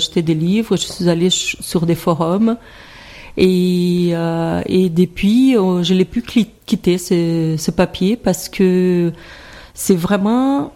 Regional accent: Brazil; now in France; Et finalement je me sens pas ni brésilienne ni française parce qu'actuellement je suis française aussi.

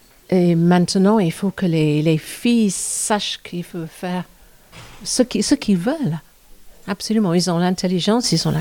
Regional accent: England, United Kingdom; accent: English; French is a second language; now in France; Je suis anglaise, qu'on entend avec mon accent, bien sûr.

